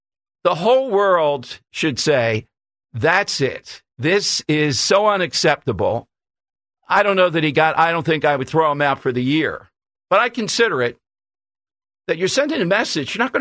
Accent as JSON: {"language": "English", "town": "Philadelphia", "region": "Pennsylvania", "country": "United States", "said": "I don't care if you're from Rome. I'm from South Philly."}